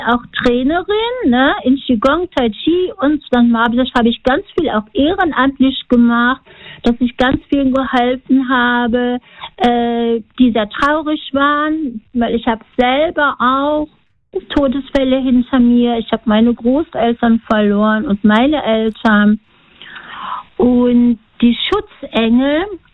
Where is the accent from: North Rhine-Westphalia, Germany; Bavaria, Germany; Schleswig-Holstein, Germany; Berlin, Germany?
North Rhine-Westphalia, Germany; now in Filderstadt, Germany; Ich komme aus dem Münsterland.